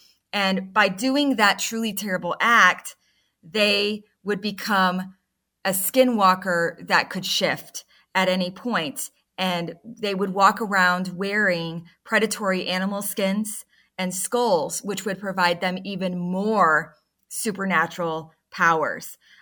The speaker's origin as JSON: {"language": "English", "region": "Texas", "country": "United States", "tie": "born or raised there", "said": "When I was growing up in Texas, there was something called a chupacabra"}